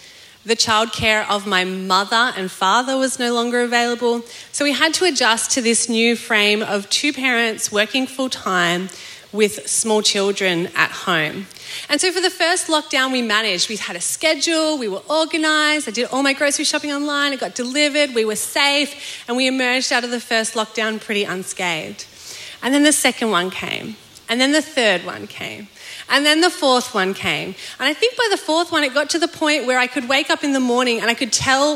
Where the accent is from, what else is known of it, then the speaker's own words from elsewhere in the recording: Melbourne, Victoria, Australia; also born or lived in Sydney; I'm from Melbourne. I actually grew up in Melbourne, but we worked in Sydney for 10 odd years and have only moved back. We moved back at the beginning of 2019.